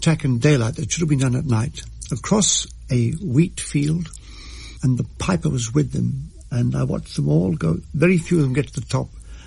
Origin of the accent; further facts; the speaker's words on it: Ireland; Yes, I'm an Irishman